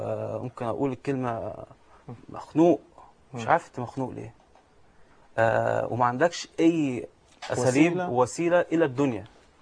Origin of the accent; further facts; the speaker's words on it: Alexandria, Alexandria Governorate, Egypt; أنا كندي إيطالي الجنسية، متربي في اسكندرية.